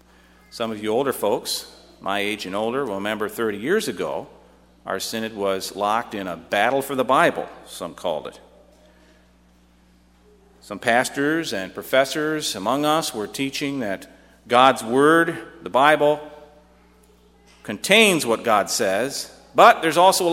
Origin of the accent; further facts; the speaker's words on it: Michigan, United States; now in Illinois, United States; Kind of like I go back home to where I grew up in Michigan a couple of times a year